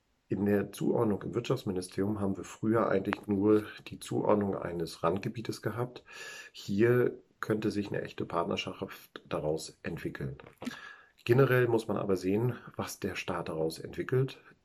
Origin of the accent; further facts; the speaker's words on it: Rostock, Mecklenburg-Vorpommern, Germany; ich komme von der Ostseeküste aus dem Raum Rostock.